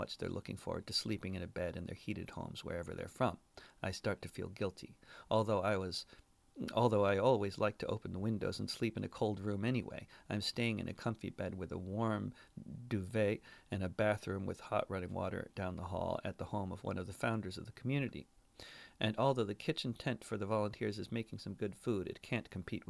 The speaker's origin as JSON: {"language": "English", "region": "New England", "country": "United States", "tie": "born or raised there", "said": "Now, I grew up in New England, and I'm deeply familiar with maple syrup"}